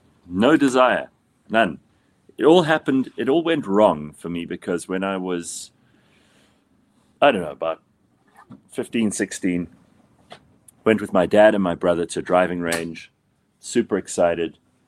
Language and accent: English; South Africa; In South Africa, remember, I grew up on Olmeca